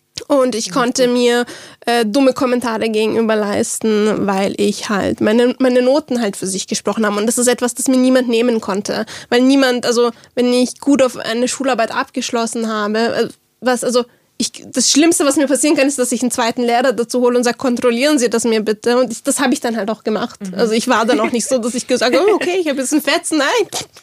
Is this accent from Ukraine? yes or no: no; Germany; born there; Albanerin und Viertel Bosnierin, aber ich kann halt nur Türkisch. Es ist so, und ich bin in Deutschland geboren und jetzt lebe ich hier